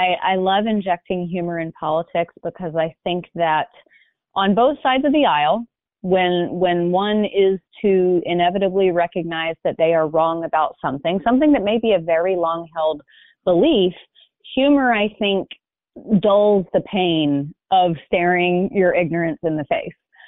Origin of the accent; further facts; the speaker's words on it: Hoover, Alabama, United States; now in California, United States; I grew up in Birmingham, Alabama, in a suburb called Hoover.